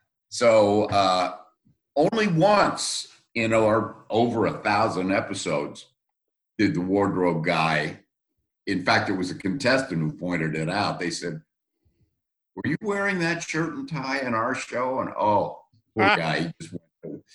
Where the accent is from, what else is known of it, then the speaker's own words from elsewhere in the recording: Florida, United States; also born or lived in Chicago; now in Northern California, United States; well, I grew up in Florida, so I'm used to the heat.